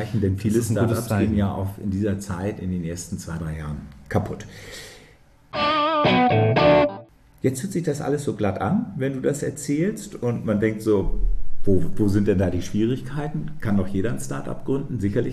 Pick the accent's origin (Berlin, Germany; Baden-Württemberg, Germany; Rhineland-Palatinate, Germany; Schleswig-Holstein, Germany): Schleswig-Holstein, Germany; ich bin aus Schleswig-Holstein.